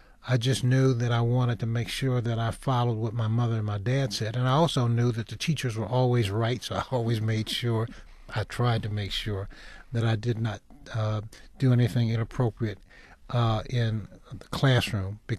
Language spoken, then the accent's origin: English; Cassopolis, Michigan, United States; Because most of the young people that I grew up with in Cassopolis had running water.